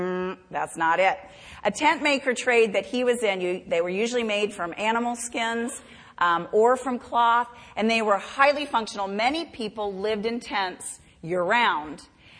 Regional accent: Bahamas; born there; I mean, I was born in the Bahamas, so right away I got a Bahamian citizenship. But at that time, all of the Bahamian islands were under the authority of England. So I had a British citizenship. But I was born to American parents

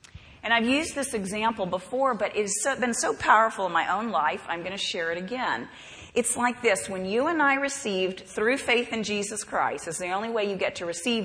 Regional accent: Bahamas; You don't understand, but I grew up on this in the Bahamas. Of course, it was never stiff. In the Bahamas, it was so hot, it was always, my chocolate bars were always curved.

